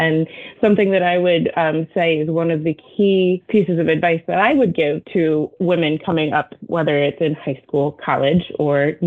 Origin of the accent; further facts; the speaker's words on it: Pennsylvania, United States; also born or lived in Washington, D.C.; So I am born and raised in South Central Pennsylvania, Adams County originally, and I actually still reside in Adams County, but of course went to school in York and very nearby, so in York County.